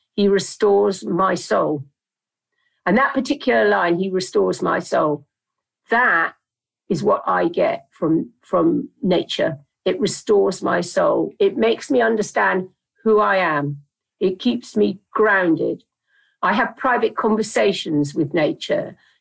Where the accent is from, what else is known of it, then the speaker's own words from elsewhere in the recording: Dartmouth, South West England, United Kingdom; Yeah, I grew up in Dartmouth in South Devon by the sea, and I had a very free childhood.